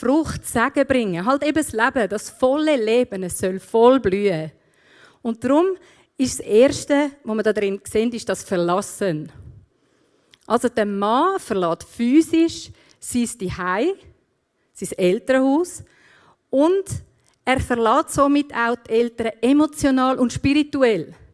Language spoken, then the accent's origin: German; Switzerland; wir sind Schweizer und Gott weiss das auch und hat es mit einberechnet, ist kein Problem für ihn.